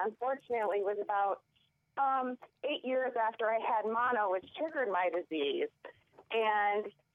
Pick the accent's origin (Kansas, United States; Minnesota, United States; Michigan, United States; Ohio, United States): Ohio, United States; Columbus; I'm from Columbus, Ohio, and I am an immune deficient patient